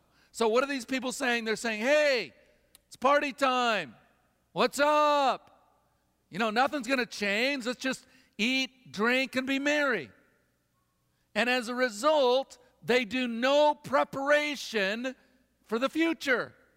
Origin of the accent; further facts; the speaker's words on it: United States; I mean, I'm an American.